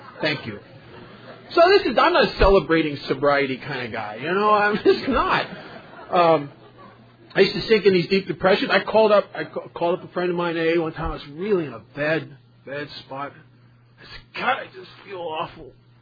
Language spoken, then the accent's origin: English; Las Vegas, Nevada, United States; I'm from Las Vegas